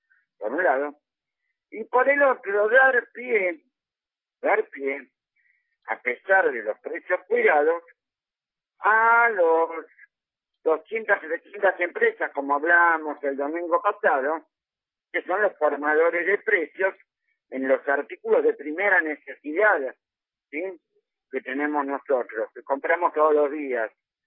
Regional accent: Argentina; Como argentinos que, como personas que vivimos en la Argentina

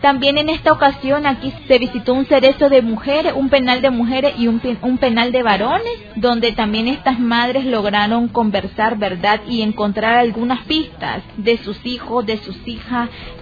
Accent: Nicaragua; para nosotros como nicaragüenses fue muy significativa

